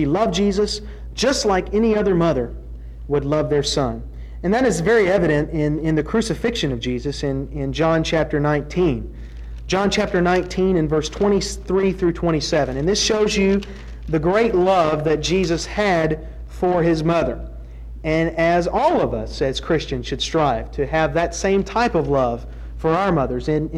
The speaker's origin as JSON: {"language": "English", "region": "Tennessee", "country": "United States", "tie": "born or raised there", "said": "compared to even me growing up in Tennessee, when I was just, you know, a few years ago"}